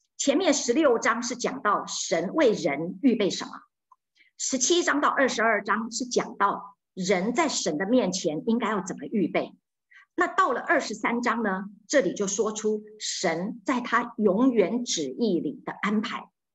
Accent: China; 我们中国人是春耕夏耘秋收冬藏

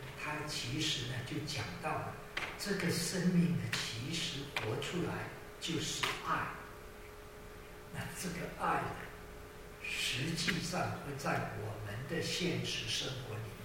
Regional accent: China; 谈到吃，我们中国人没有一个人没有兴趣。

